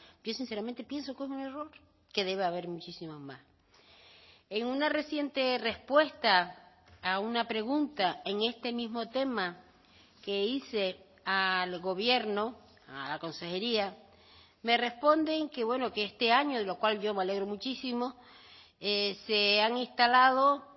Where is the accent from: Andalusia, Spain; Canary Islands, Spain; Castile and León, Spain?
Canary Islands, Spain; Los Llanos de Aridane; un sencillo cartel en una cafetería de Aridane, de mi pueblo, de mi ciudad